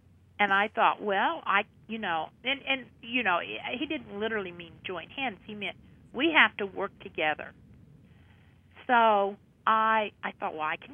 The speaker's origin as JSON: {"language": "English", "region": "Oklahoma", "country": "United States", "said": "I had always been involved with the culture to some extent, because I'm from Oklahoma and I and my family are descendants of the Sandwati Regiment."}